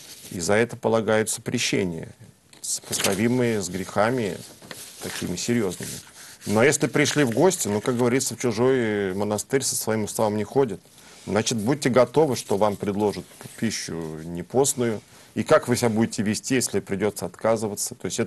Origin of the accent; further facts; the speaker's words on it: Moscow, Russia; Я москвич.